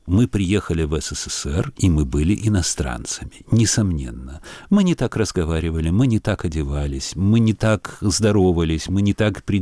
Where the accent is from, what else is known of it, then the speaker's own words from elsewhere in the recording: Kyiv, Ukraine; мой родной город – город, в котором я живу с, ну, условно, с 6 или 7 лет, это Киев. Мой гений места пребывает там, в Киеве.